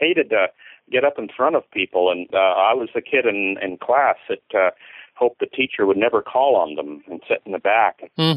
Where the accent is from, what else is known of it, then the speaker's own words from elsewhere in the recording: Wenatchee, Washington, United States; also born or lived in Auburn / Sumner; Well, Pacific Northwest, I grew up in Wenatchee and Auburn and Sumner, which are, you know, Auburn and Sumner aren't too far away from Seattle.